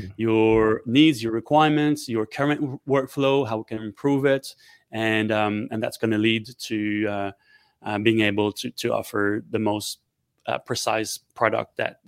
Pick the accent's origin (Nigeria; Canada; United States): Canada; also born or lived in Montreal; now in Melbourne, Australia; I'm from Canada and started my career in Montreal in the art scene.